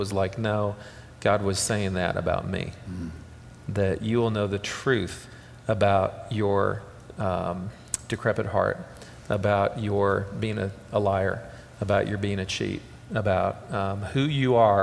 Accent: Seattle, Washington, United States; to my parents' house in Seattle. And which is where I grew up out in Washington State

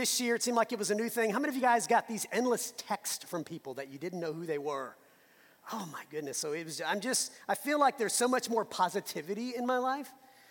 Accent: New Orleans, Louisiana, United States; accent: Cajun; Carville is from my hometown of New Orleans, so he has that Cajun accent that I've kind of lost a little bit through the year.

